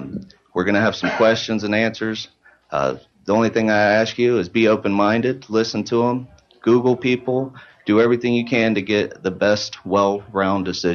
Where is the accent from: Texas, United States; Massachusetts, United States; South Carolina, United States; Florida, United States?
Florida, United States; Ormond Beach; I was born and raised in Ormond Beach, 8 miles from the county line. I'm 39 years old. I've been in the community for a long time.